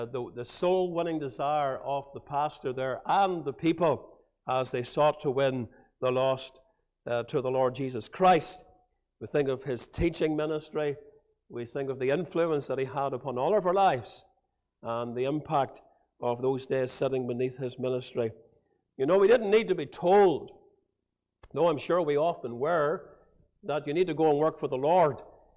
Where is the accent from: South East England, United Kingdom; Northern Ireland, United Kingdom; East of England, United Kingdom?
Northern Ireland, United Kingdom; Portadown; I had the privilege of growing up in Portadown, like our brother Paul.